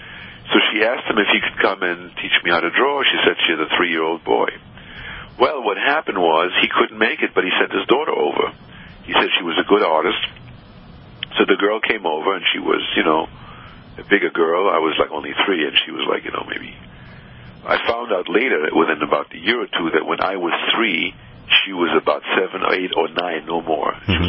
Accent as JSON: {"language": "English", "region": "Shanghai", "country": "China", "tie": "born or raised there", "also_born_or_lived": "Berlin, Germany", "said": "You know, I grew up in Shanghai, China, as you know."}